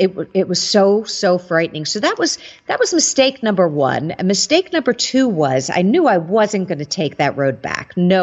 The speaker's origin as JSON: {"language": "English", "town": "New York City", "region": "New York", "country": "United States", "said": "And I'm not a great driver. I'm from New York City. I don't even own a car."}